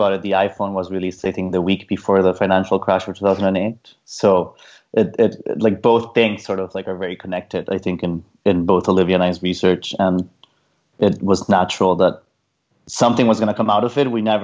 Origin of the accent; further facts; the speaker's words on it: Mexico; also born or lived in London; I grew up in Mexico in a very car culture